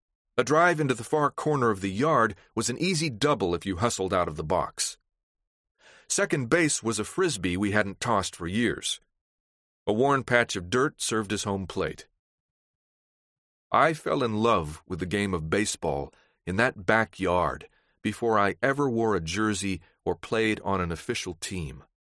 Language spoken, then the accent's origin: English; Reynoldsburg, Ohio, United States; I was the third of four boys growing up in Reynoldsburg, Ohio, a suburb of Columbus.